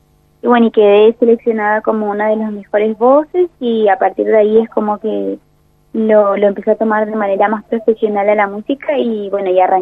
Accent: Formosa, Argentina; Sí, yo soy de Formosa Capital.

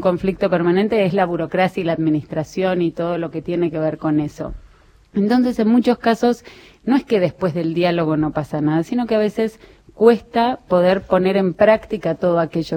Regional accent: Argentina; sentir que somos tantos argentinos que creemos en la democracia

